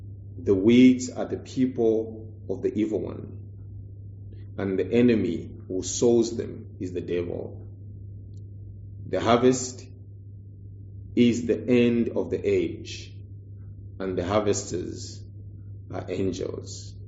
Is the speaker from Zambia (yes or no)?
yes; Zambia; Now, growing up in Zambia, I remember when we were young, we were surrounded by our grandmothers, our mothers, elderly people